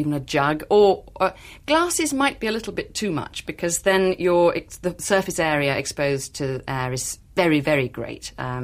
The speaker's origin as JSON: {"language": "English", "region": "North West England", "country": "United Kingdom", "tie": "born or raised there", "said": "when I was brought up in Cumberland, the word wine, every time it was said as though it had quotation marks around it"}